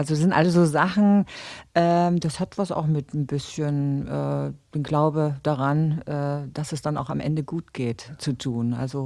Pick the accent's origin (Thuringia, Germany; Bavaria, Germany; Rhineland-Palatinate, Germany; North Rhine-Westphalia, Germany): Thuringia, Germany; Gera; Also Gera, muss man sagen, ist meine Heimatstadt. Da bin ich groß geworden